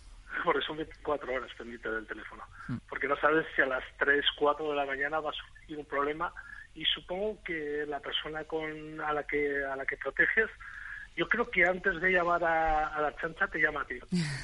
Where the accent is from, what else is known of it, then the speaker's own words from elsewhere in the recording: Basque Country, Spain; Bueno, yo soy de aquí, de todo, soy nacido en el País Vasco y entonces pues sí, me he criado de toda la vida aquí.